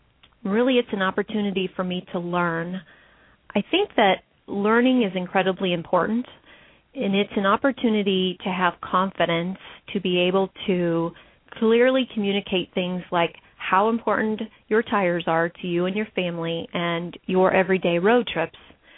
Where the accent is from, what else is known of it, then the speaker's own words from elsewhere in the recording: Ohio, United States; But certainly growing up in Northwest Ohio, Cooper Tire was always a very well-known and respected company.